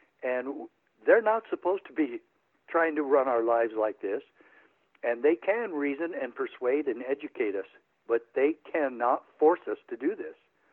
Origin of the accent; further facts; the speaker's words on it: United States; I'm an American. I want to breathe free.